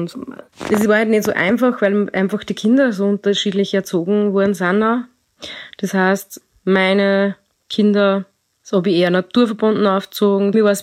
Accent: Austria; Ich komme aus Österreich, wie man unschwer hören kann.

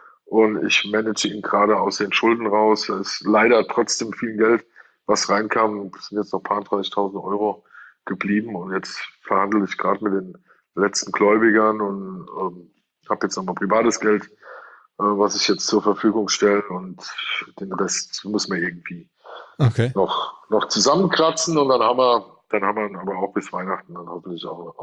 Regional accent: Hesse, Germany; Das ist authentisch, weil Ebelwoi, das ist hier meine Heimat.

